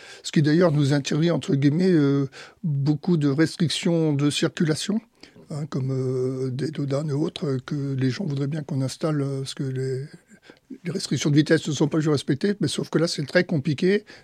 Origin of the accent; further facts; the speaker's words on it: Poitiers, Nouvelle-Aquitaine, France; now in Saint-Savin, France; Même si j'étais de Poitiers, hein, j'ai fait toute ma carrière très longue sur Poitiers